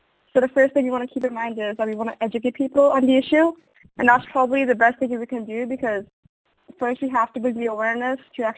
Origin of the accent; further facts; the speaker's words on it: Boston, Massachusetts, United States; I'm from Boston, so we have groups on harassment that work to help women recover and such.